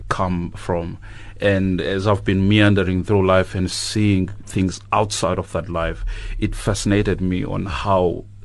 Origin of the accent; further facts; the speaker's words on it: Port Elizabeth, Eastern Cape, South Africa; I come from Zwide Township, which is in Port Elizabeth, or just outside of Port Elizabeth.